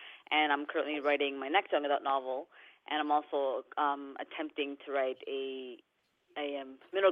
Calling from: Hamilton, Ontario, Canada; I'm in Hamilton, Ontario.

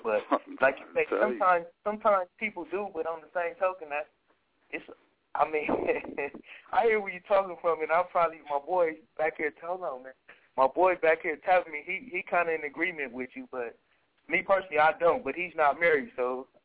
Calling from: West Coast, United States; Man, I'm calling from the West Coast. Sending some West Coast love

